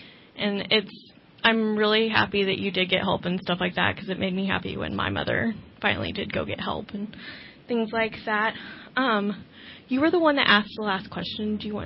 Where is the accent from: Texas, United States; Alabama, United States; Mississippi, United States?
Texas, United States; because I'm from Texas, so like obviously we had something different